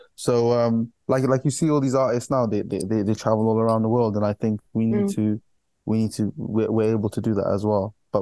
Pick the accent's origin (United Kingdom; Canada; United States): United Kingdom; Cardiff, Wales; also born or lived in London; Originally, we're from London, but I came to Cardiff when I was like 4. And we've been here ever since. So I'm a Cardiff boy at heart